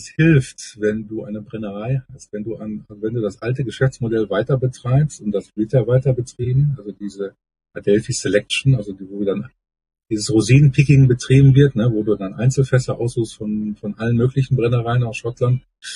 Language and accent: German; North Rhine-Westphalia, Germany; wir sagen hier so im Ruhrgebiet, wo ich herkomme